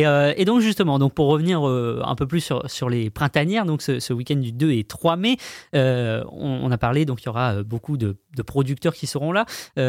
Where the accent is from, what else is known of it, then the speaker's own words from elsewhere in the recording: Normandy, France; Ah, oh, alors, faut savoir que je suis normand.